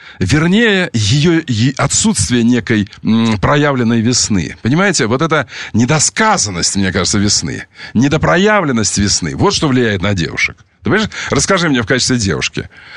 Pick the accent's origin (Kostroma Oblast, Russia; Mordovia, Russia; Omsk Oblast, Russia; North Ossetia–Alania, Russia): Omsk Oblast, Russia; Omsk; Ты знаешь, что я из Омска?